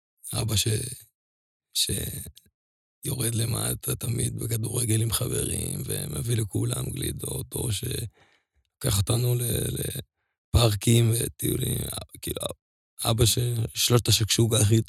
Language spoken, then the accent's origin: Hebrew; Beersheba, Southern District, Israel; גדלתי, כשנולדתי היינו גרים בשכונת י' א', ולאחר מכן עברנו לשכונת ד'.